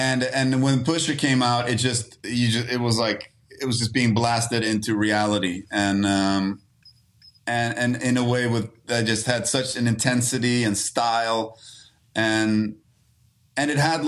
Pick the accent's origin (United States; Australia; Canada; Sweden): Sweden; Stockholm, Stockholm County; growing up in Sweden. And like I grew up on the south side of Stockholm, which was, you know, somewhat working class when I grew up, but it wasn't like, you know, in the suburbs, like in the Swedish hoods